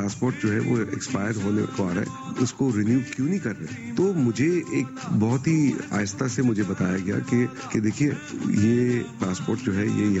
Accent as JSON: {"language": "Urdu", "region": "London", "country": "United Kingdom", "tie": "born or raised there", "said": "جی بالکل, بہت بچپن کی یادیں ہیں جڑی ہوئی اس شہر کے ساتھ."}